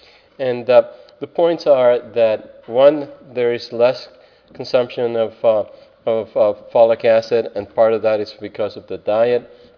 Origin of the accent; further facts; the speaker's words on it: Puerto Rico; if you ask me in Spanish, of where are you from or who are you, I say I'm Puerto Rican. I don't say I'm Hispanic.